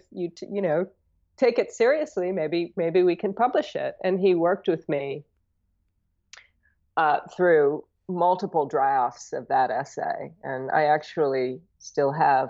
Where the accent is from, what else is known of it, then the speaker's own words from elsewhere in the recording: Berkeley, California, United States; now in New York, United States; I grew up in Berkeley, so that should tell you.